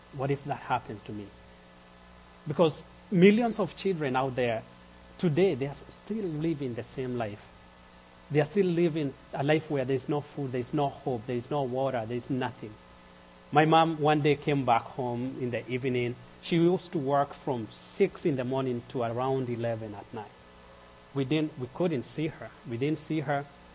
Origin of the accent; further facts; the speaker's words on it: Kenya; So when I was growing up in Kenya, I have two brothers and two sisters who are older than me.